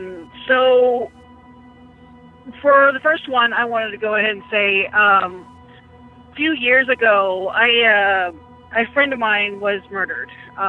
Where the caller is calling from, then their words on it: California, United States; I'm from California.